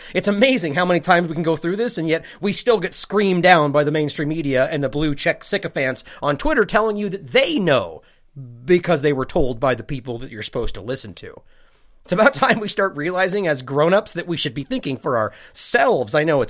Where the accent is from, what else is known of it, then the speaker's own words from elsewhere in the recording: United States; as I am an American broadcasting from in the United States